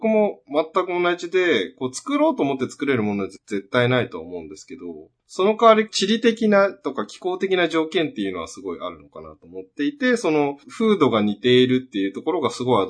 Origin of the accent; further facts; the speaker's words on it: Yokosuka, Kanagawa, Japan; now in San Francisco, United States; 実は横須賀出身なんです。僕もそれも大人になってから知ってっていうか、むしろサンフランシスコに来てからあったのかな